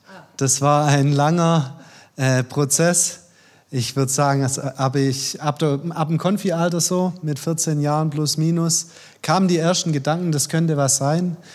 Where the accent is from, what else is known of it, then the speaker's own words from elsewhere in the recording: Baden-Württemberg, Germany; now in Haiterbach, Germany; Komme ursprünglich aus St. Johann-Würting, das ist auf der Alb, bei Reutling ganz in der Nähe. Genau, also das ist so die Ecke, wo ich herkomme und jetzt aktuell aus Heiterbach.